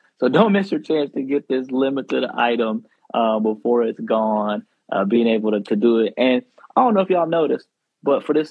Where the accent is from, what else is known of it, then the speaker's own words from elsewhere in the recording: the South, United States; I'm from the South. We like to use these kind of statements.